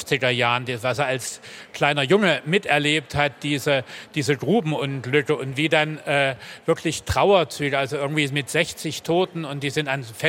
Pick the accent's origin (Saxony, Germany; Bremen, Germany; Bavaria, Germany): Saxony, Germany; Dresden; Also ich habe immer das Gefühl, was nachzuholen, nicht zu wissen, gerade als Dresdner.